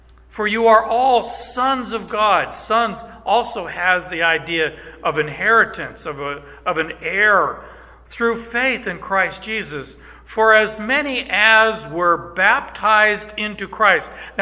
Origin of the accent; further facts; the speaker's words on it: Canada; Okay, I'm Canadian. Okay, I'm Canadian, eh?